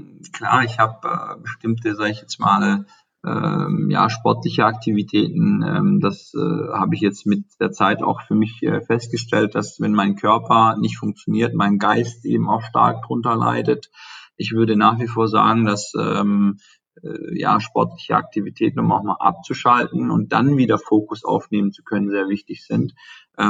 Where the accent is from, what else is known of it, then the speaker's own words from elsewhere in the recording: Baden-Württemberg, Germany; ich komme ja aus dem Schwabenland, was ja eben in dem Automobilbereich auch stark ist